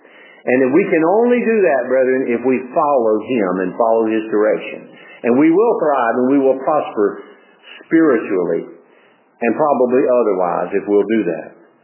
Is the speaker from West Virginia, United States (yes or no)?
no; Georgia, United States; so naturally I was from Ware and pretty well received there